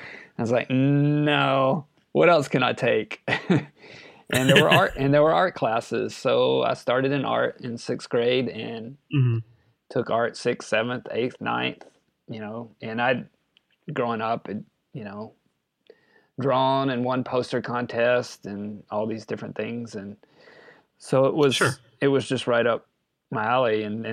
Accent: Pascagoula, Mississippi, United States; So, yeah, I was just right down the road in Pascagoula area.

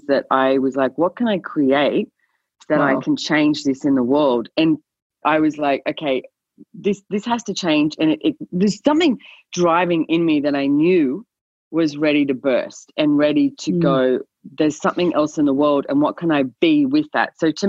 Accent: Sydney, New South Wales, Australia; I was more frustrated, like, growing up in Sydney

